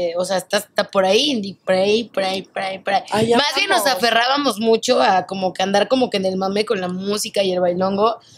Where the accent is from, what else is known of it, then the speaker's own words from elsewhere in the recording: Mexico; Y también como buen mexicano nos encanta